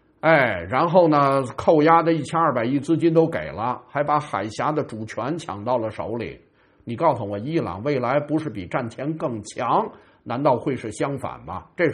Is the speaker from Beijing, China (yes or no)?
yes; Beijing, China; 你这时候你我们北京人说话叫什么